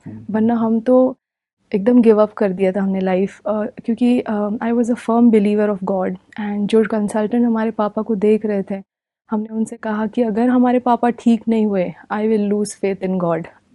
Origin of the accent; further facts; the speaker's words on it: Mumbai, Maharashtra, India; हम मुंबई से बिलोंग करते हैं